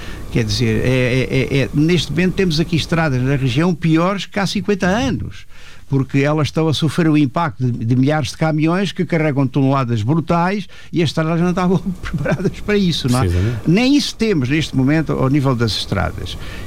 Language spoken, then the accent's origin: Portuguese; Alentejo, Portugal; a minha grande tristeza como alentejano e como português